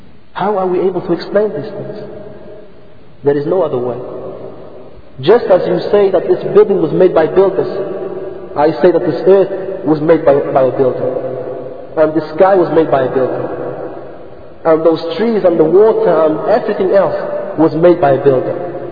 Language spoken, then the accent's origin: English; United Kingdom; If you look in the West, for example, I'm from Britain, and we have political parties.